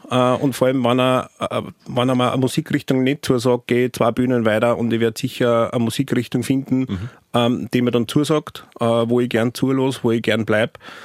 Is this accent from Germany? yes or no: no; St. Martin im Innkreis, Upper Austria, Austria; Das war so ein kleines, feines Festival in meiner Heimatgemeinde, was ich mit meinem heimischen Musikverein St. Martin im Innkreis gemacht habe.